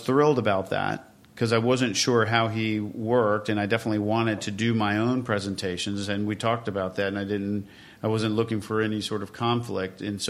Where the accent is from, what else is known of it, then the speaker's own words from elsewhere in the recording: Lake Ozark, Missouri, United States; also born or lived in Savannah, Georgia; I was born in Savannah shortly after my father had gotten a promotion to work in Lake Ozark, Missouri.